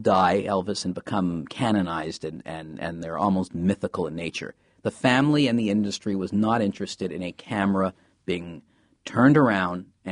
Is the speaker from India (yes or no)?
no; Canada; now in Hollywood, United States; But as a Canadian, I was successful in getting it made.